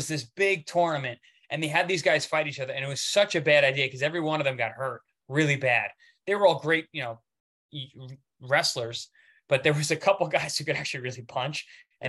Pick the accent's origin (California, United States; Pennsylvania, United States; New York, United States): New York, United States; Long Island; Also, I'm from Long Island, New York, and Queens, Flushing, it all made sense.